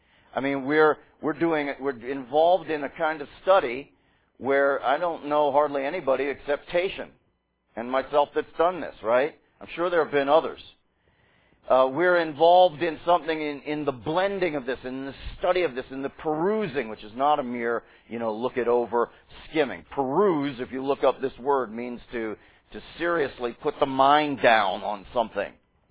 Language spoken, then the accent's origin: English; Pittsburgh, Pennsylvania, United States; born there; also born or lived in Massachusetts; I was born in the Pittsburgh area, went to Massachusetts for 3 years, and then came here.